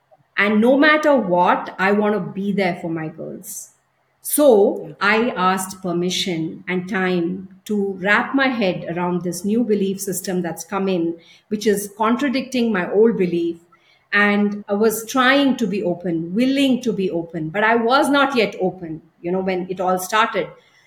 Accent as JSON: {"language": "English", "country": "India", "said": "But then I'm an Indian mom."}